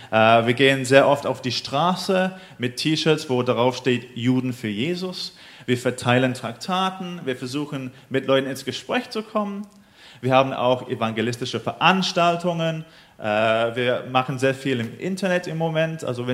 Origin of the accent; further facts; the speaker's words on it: England, United Kingdom; also born or lived in Israel; now in Berlin, Germany; ich bin in Israel geboren. Ich bin in England aber aufgewachsen.